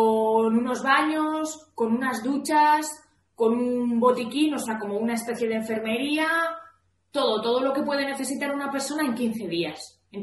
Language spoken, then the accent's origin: Spanish; Vitoria, Basque Country, Spain; soy de Vitoria, tengo 30 años